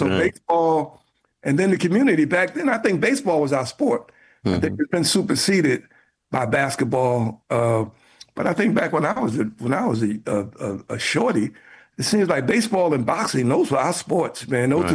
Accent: New York City, New York, United States; born there

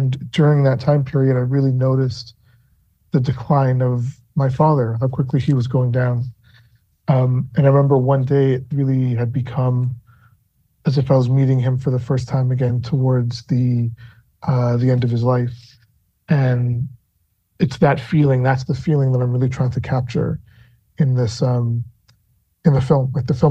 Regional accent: Toronto, Ontario, Canada; Like I was raised in Toronto, of course, with strong cultural ties to Trinidad. We'd go back and forth a lot.

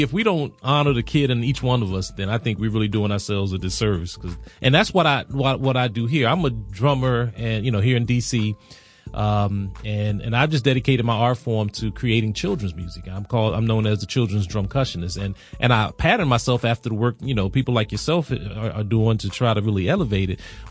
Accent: Washington, District of Columbia, United States; I'm born and raised here in DC.

